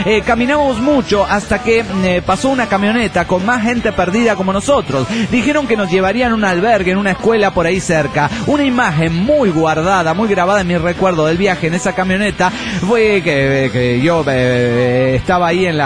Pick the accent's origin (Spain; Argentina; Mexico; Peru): Mexico; Guadalajara, Jalisco; de Guadalajara, Jalisco, México.